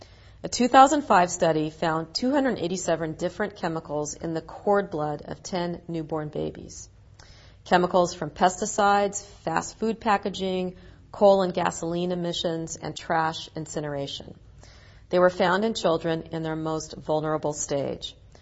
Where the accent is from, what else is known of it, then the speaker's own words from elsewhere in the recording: Oregon, United States; My home state of Oregon, unfortunately, was unable to get a ban through the legislature